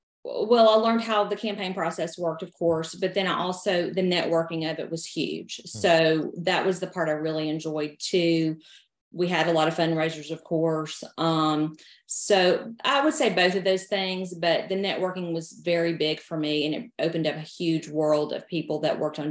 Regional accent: Carrollton, Georgia, United States; also born or lived in Atlanta; So I live in Carrollton, Georgia. It's about an hour west of Atlanta, and that's where I grew up. Briefly after college, my husband and I moved to Atlanta and lived there for about 12 years

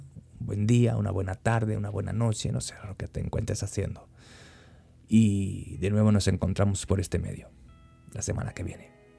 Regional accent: Guatemala; En mi país podría decirte que es abrir una bolsa de maíz o comerme un helado junto con mi esposa. Un helado de medio dólar, o medio euro, o 10 quetzales

